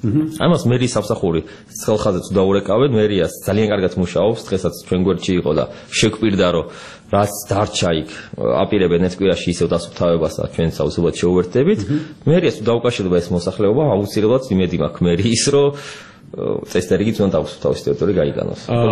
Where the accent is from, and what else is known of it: Tbilisi, Georgia; born there